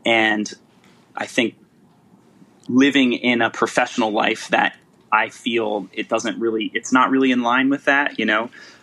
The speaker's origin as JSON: {"language": "English", "region": "Delaware", "country": "United States", "tie": "born or raised there", "said": "So I grew up in Delaware."}